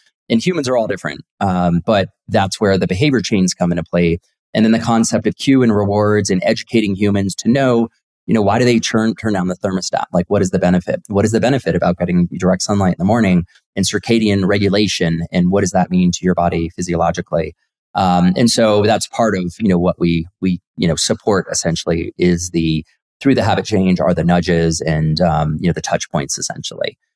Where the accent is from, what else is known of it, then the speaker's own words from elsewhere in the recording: Silicon Valley, California, United States; I grew up in Silicon Valley and on the grind and I was up all night